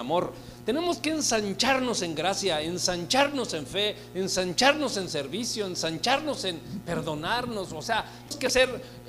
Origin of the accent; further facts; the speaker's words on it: Argentina; Yo estoy hablando como argentino. Necesito ver el árbol genealógico, ¿no? A lo mejor allá de alguno de mis ancestros, allá por la Patagonia.